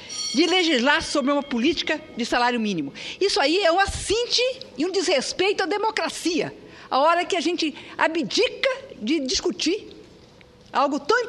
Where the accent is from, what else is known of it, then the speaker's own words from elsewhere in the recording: Mato Grosso do Sul, Brazil; Campo Grande é a capital de Mato Grosso do Sul, é o estado de onde eu venho.